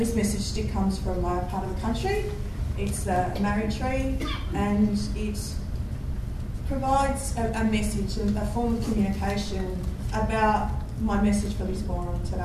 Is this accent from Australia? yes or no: yes; Western Australia, Australia; So this is my country. I'm from Kanyang Group, which is part of the southwest corner of Australia, and it's the land of paper bark trees.